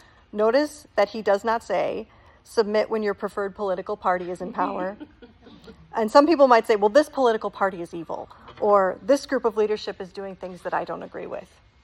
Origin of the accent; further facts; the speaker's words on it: Wisconsin, United States; I'm from a very small town. We had a lot of family friends that were police officers. I'm from Wisconsin. If you don't know, I'll probably say some words that sound like I'm from Canada.